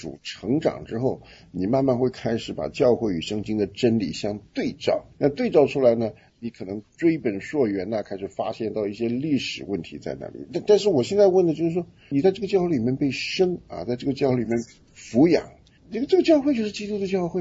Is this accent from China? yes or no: no; Taiwan; 当我说我是个中国人的时候，我从小生长在台湾，对吧？